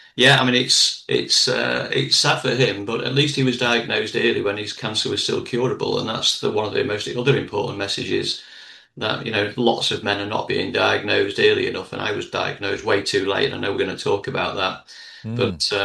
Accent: Altrincham, North West England, United Kingdom; the community in Cheshire where I live. And it was mainly around my work in my hometown of Altrincham

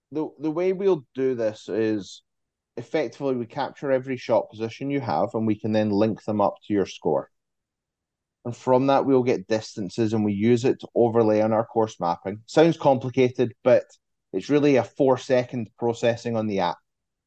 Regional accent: Scotland, United Kingdom

